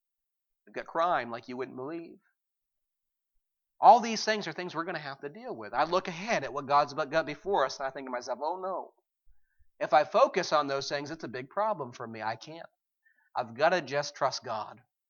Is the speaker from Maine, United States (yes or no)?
yes; Maine, United States; I'm from Maine, amen?